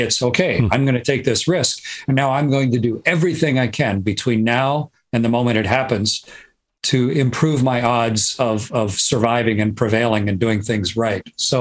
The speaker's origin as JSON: {"language": "English", "country": "Canada", "said": "And as a Canadian, I was a member of the NASA Astronaut Corps. So I've always had a Canadian flag somewhere"}